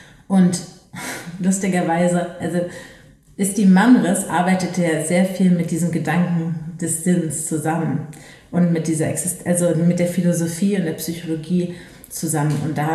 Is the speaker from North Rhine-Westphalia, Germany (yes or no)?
yes; Düsseldorf, North Rhine-Westphalia, Germany; Aber ich komme aus Düsseldorf